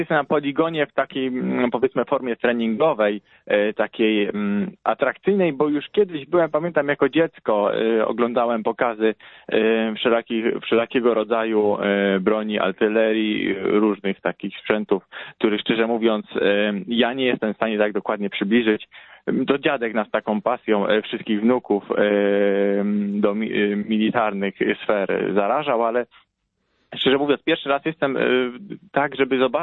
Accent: Tychy, Silesian Voivodeship, Poland; Ja przyjechałem ze Śląska, z Tychów, konkretnie z Czułowa. Jest to naprawdę piękna dzielnica Tychów

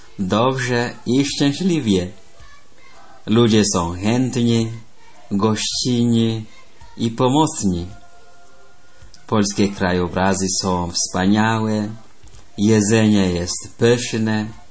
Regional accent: Hosanna, Central Ethiopia, Ethiopia; Polish is a second language; now in Poland; Pochodzę z Etiopii, z miasta Hosany, z parafii Świętej Terezy od Dzieciątka Jezus.

